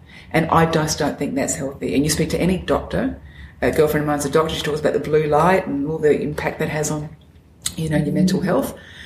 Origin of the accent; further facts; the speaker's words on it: Adelaide, South Australia, Australia; And I say, Adelaide, what part of Adelaide? Here we go, Elizabeth.